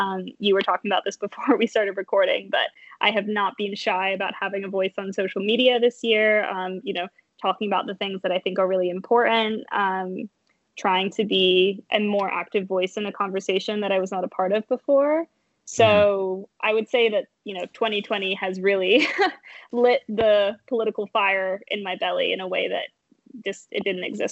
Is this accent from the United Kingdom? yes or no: yes; United Kingdom; I'm a British national who was literally traveling around Europe at the time